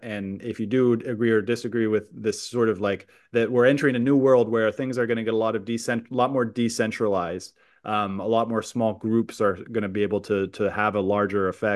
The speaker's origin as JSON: {"language": "English", "region": "California", "country": "United States", "tie": "born or raised there", "said": "maybe you share it from growing up in the Bay Area, is that the Bay Area was, and maybe continues to be, of the future."}